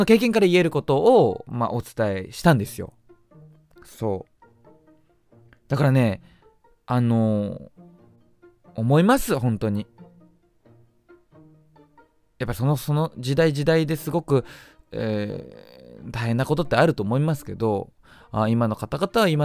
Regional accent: Gunma, Japan; 僕群馬出身、あ、そう、僕群馬出身なんですよ。

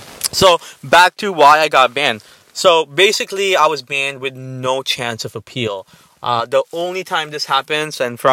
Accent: India; now in United States; Listen, I come from India.

